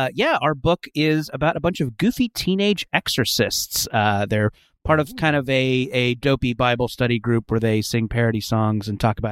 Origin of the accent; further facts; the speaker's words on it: Canada; we're Canadians, and we've always wanted to see Florida.